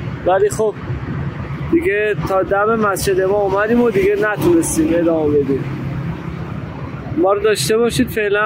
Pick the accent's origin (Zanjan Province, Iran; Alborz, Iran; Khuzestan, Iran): Alborz, Iran; Karaj; من کرج، تهران.